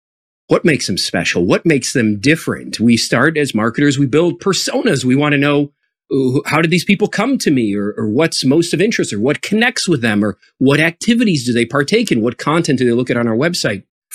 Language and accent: English; Chicago, Illinois, United States; now in San Jose, United States; You're the only carrier that flies from San Jose, California to my hometown of Chicago, Illinois.